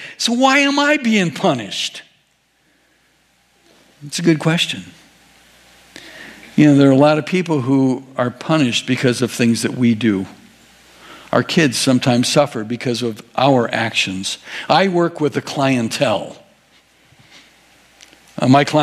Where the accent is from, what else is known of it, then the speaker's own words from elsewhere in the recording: Illinois, United States; We were either going to Mississippi or we were going to Colorado, those two places. And we grew up in Illinois.